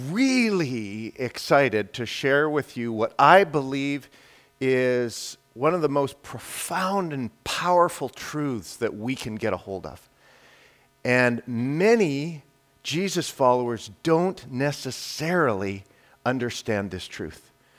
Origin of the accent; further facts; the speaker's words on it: Scotland, United Kingdom; I know, I'm Scottish, but I love the Irish accent.